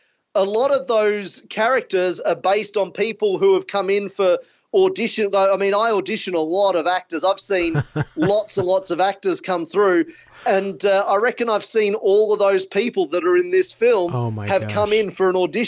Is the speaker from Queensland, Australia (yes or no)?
yes; Gold Coast, Queensland, Australia; I'm from the Gold Coast in Australia.